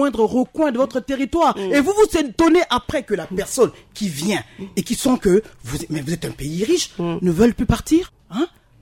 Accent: Central African Republic; même si je suis né là-bas, oui, je suis centrafricaine.

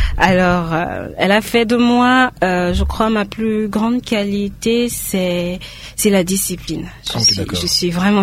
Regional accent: Central African Republic; also born or lived in Kinshasa, DR Congo; Je suis revenue en 2012, en octobre 2012, oui. Et les raisons, c'est que je suis centrafricaine, mes parents sont ici

